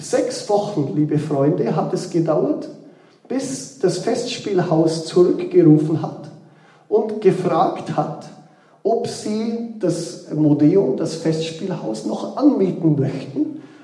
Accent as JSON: {"language": "German", "region": "Bavaria", "country": "Germany", "tie": "born there", "said": "Ja, ich bin gebürtiger Allgäuer, gell?"}